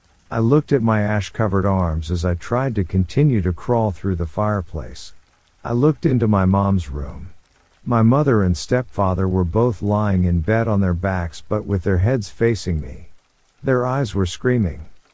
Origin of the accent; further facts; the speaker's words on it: Ohio, United States; now in Monterey, United States; I'm from back east. I'm from Ohio. And I've been in Monterey now for the last 40 years.